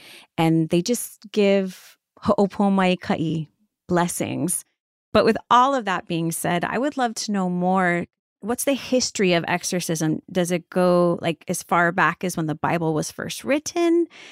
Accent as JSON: {"language": "English", "town": "Honolulu", "region": "Hawaii", "country": "United States", "tie": "born or raised there", "said": "However, I am born and raised in Honolulu, and I respect the Hawaiian culture more than you can possibly know."}